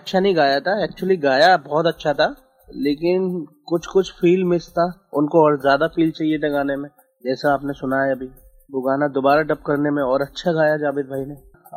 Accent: Firozabad, Uttar Pradesh, India; now in Mumbai, India; मैं उत्तर प्रदेश, फिरोजाबाद एक शहर है चूड़ियों का, जहाँ चूड़ियाँ बहुत फेमस है।

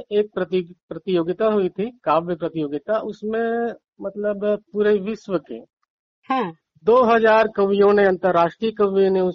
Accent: Bilaspur, Chhattisgarh, India; first language Marathi; मैं पला बड़ा तो हूँ, बिलासपुर में हूँ मैं। छत्तीसगढ़ी और छत्तीसगढ़ी परिवेश में मेरा बचपन गुजरा है।

